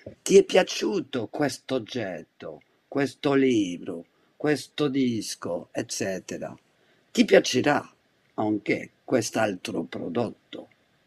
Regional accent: France; accent: French; Italian is a second language; Sentite le mie parole, dette in un italiano con il mio accento francese.

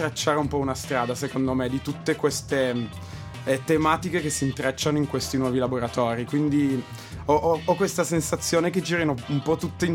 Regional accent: Chieri, Piedmont, Italy; io sono di Chieri e a Chieri, okay, abbiamo sempre tirato su una bella situazione di attivismo giovanile

